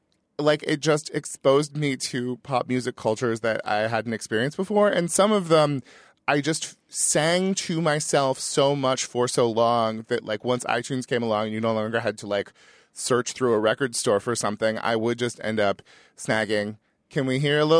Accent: California, United States; as a kid growing up in California, you get exposed to these little shreds of a culture

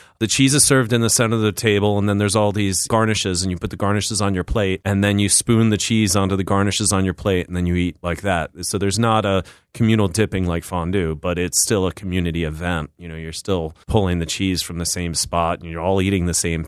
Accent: Philadelphia, Pennsylvania, United States; I'm from West Philly, and I went to culinary school in France. I'm not a Francophile. Currently, I am a Francophone. So I speak the language

